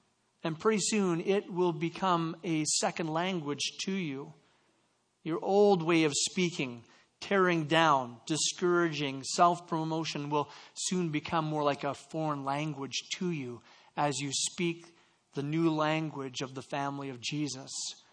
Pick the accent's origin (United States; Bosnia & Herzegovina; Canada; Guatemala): Canada; Я не очень хорошо говорю по-русски. Я из Канады. Hi, how are you? I don't speak Russian very good, but I'm from Canada.